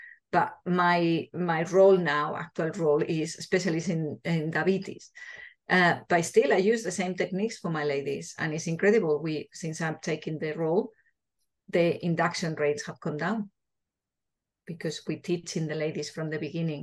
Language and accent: English; Spain; English is a second language; So as you can see from my accent, I'm Spanish. So in Spain, the way they help deliver babies, or the way they manage the childbirth, is quite medicalized